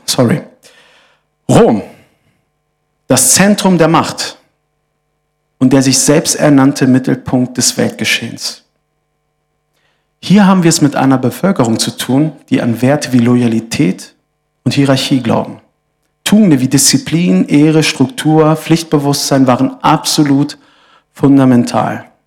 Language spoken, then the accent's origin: German; Wolfsburg, Lower Saxony, Germany; Heute in Deutschland werden zum Beispiel aus Wolfsburg, wo ich herkomme, ist viel Geld im Umlauf.